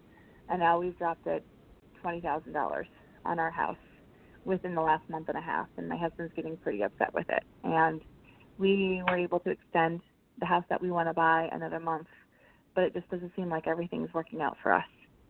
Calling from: Massachusetts, United States; Massachusetts.

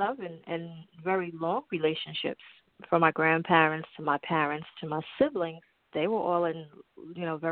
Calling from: New Jersey, United States; I'm calling from New Jersey.

